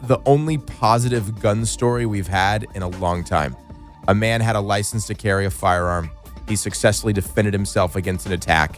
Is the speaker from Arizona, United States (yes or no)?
yes; Tucson, Arizona, United States; Used to be a one-way flight from Ontario to my hometown of Tucson.